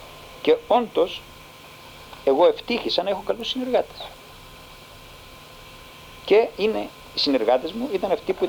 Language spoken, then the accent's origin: Greek; Cyprus; moved away as an adult; now in Greece; εγώ έφυγα από την Κύπρο το 60 σαν φοιτητής, το 65 παρέμεινα στην Αθήνα.